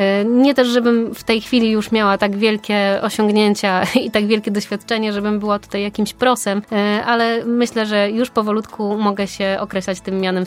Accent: Opole, Opole Voivodeship, Poland; also born or lived in Tychy; całe życie tak naprawdę spędziłam w Opolu, także tutaj też jest wyjaśnienie tego zjawiska. Ja tutaj jestem tak naprawdę od jakichś najmłodszych lat, których nawet nie pamiętam. Od zawsze na Nysy Łużyckiej, na Rondzie, w blokach, teraz dalej w blokach, tylko już w innym miejscu

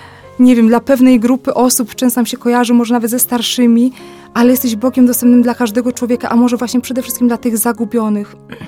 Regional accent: Lubusz Voivodeship, Poland; Że pochodzę z diecezji zielonogórsko-gorzowskiej

